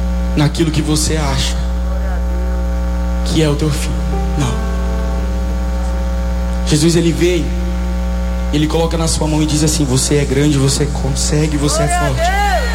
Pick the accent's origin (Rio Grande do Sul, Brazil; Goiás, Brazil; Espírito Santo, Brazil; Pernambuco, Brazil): Goiás, Brazil; Goiânia; Eu sou de Goiânia, Goiás.